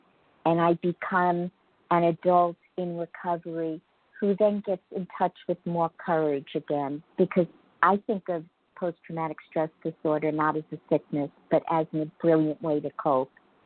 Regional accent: Merrick, New York, United States; I really painted this beautiful, picture-perfect life growing up in Merrick, and that's what I thought was my home life.

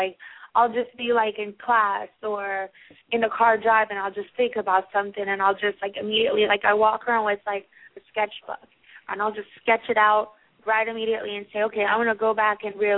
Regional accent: Miami, Florida, United States; also born or lived in Kingston, Jamaica; Well, I'm originally from Kingston, Jamaica, but I was raised here in Miami.

